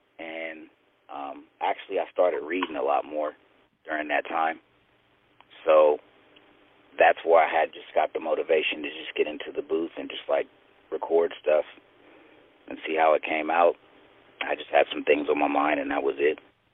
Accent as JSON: {"language": "English", "town": "Marin City", "region": "California", "country": "United States", "also_born_or_lived": "Richmond, California", "said": "I'm originally from Marin City, but I spent a lot of time in Richmond, California, too. So I went to high school out there."}